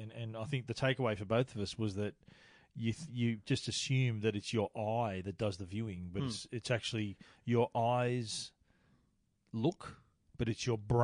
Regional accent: Australia; We're from Australia.

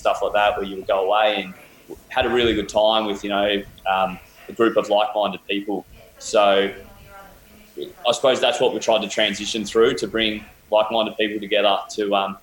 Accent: Melbourne, Victoria, Australia; I'm from Melbourne, play Australian rules football down in Melbourne.

